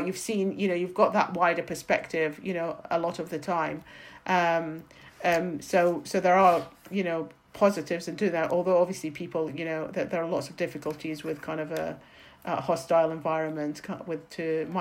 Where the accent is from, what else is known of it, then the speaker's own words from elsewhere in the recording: Iraq; I was off school for many months as part of being, you know, in, you know, growing up in Iraq, you know.